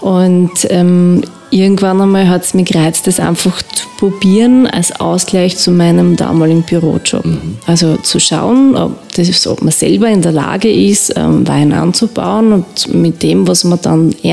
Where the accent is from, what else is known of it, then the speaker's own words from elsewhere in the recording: St. Michael, Carinthia, Austria; also born or lived in Styria; Also aufgewachsen in St. Michael, dann schon einige Zeit beruflich in die ferne Steiermark gegangen, aber dann wieder zurückgekehrt, ja, und inzwischen eben in St. Paul ansässig geworden.